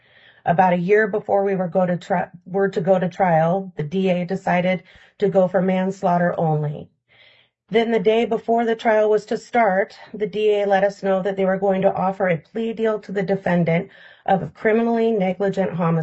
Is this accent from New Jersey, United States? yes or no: no; Alaska, United States; born or raised there